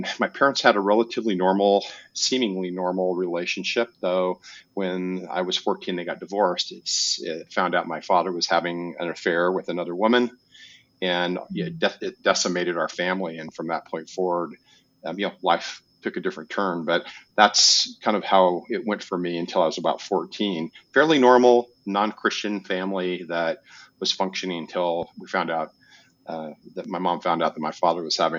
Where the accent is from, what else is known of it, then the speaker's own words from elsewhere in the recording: Akron, Colorado, United States; born there; Well, I'm the fourth generation Coloradoan, kind of a small town country boy. I was born out in Akron, Colorado, which is on the prairie of northeastern Colorado.